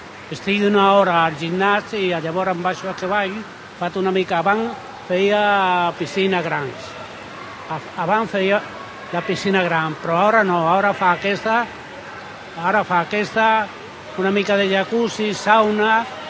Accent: Andalusia, Spain; sé que en el cas d'Andalusia, perquè jo soc andalús

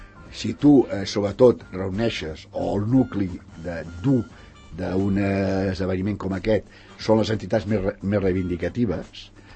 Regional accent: Barcelona, Catalonia, Spain; jo que sóc aquí, bueno, sóc de Barcelona

